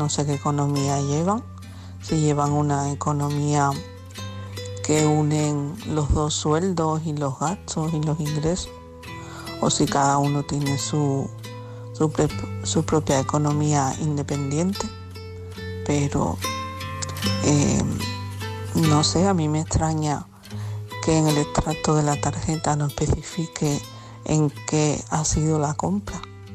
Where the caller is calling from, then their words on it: Jerez de la Frontera, Andalusia, Spain; de Jerez de la Frontera, Cádiz.